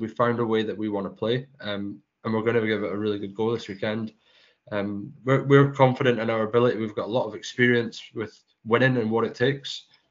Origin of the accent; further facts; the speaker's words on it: Scotland, United Kingdom; born there; also born or lived in Chelmsford; I was born in Scotland. I started off in Edinburgh and then went to Glasgow, but finished my junior career in Fife and then actually moved to Chelmsford. Played in Chelmsford for a few years. Lived down in Chelmsford for 6.5 years in total.